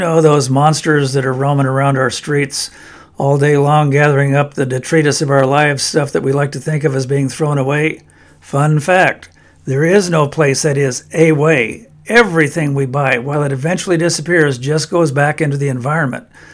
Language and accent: English; Australia; born there; I was born in Australia.